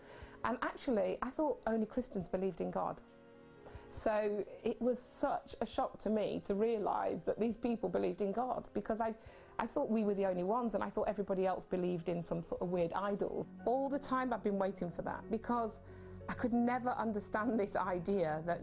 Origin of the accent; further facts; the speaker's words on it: Derby, East Midlands, United Kingdom; I've been in Derby all my life. I'm the only one of my family who's moved out of Derby, and that was my saving grace, because from Derby to Nottingham, and I always say I was born in Nottingham because that's where I became Muslim.